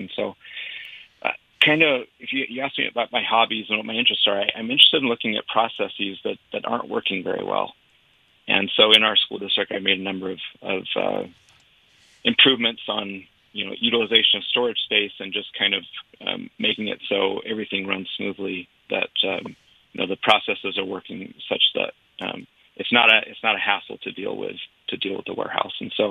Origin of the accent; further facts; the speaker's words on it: Utah, United States; I'm born and raised in Utah. I was born in Provo, and then my dad served his LDS mission in southern Utah, in Hurricane part of it. And so he fell in love with it there. And so we moved there when I was 4.